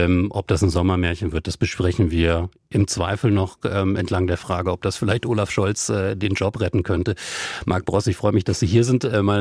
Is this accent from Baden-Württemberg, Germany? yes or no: no; Wolfsburg, Lower Saxony, Germany; Ja, ich komme ja aus Wolfsburg. Da wurden Autos produziert und werden noch immer.